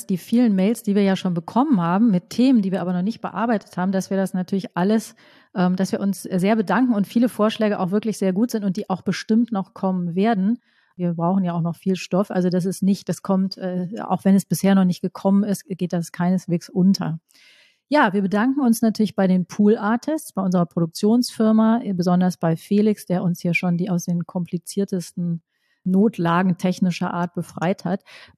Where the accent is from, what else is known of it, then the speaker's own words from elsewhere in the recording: North Rhine-Westphalia, Germany; ich bin ja auch im Rheinland groß geworden